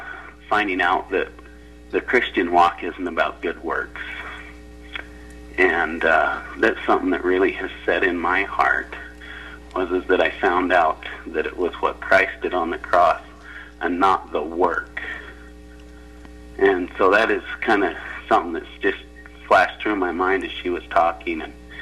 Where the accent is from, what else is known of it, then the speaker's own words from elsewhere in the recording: Salt Lake City, Utah, United States; also born or lived in Colorado City; I was born in Colorado City, but did grow up in Salt Lake, yes.